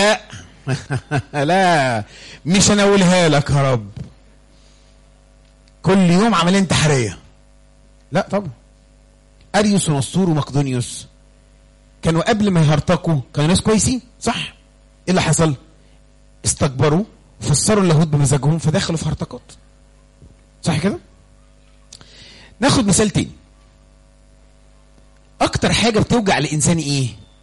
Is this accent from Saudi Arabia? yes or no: no; Egypt; احنا كمصريين طبعا بنعمل كده يعني، مصريين معروفين يعني